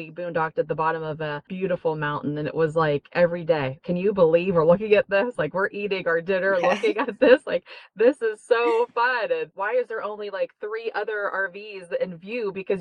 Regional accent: Ohio, United States; We're from Ohio, but we've never been anywhere besides, you know, the states in between Ohio and Florida. So we've never been west of like Indiana.

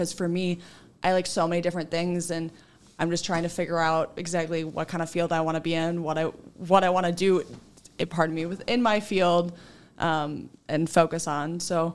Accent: Illinois, United States; I'm a junior from the Chicagoland area.

